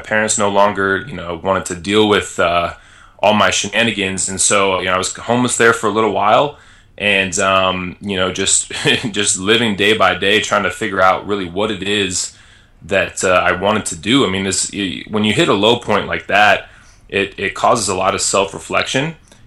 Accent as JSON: {"language": "English", "town": "Las Vegas", "region": "Nevada", "country": "United States", "tie": "born or raised there", "said": "I grew up in Las Vegas, so you can only imagine the stories that I might have."}